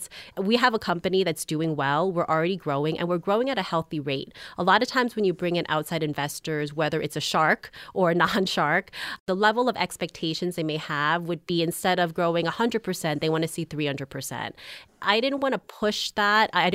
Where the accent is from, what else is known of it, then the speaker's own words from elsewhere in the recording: Queens, New York, United States; also born or lived in Long Island; now in Missoula, United States; So I was born and raised in Queens. The neighborhood got kind of rough.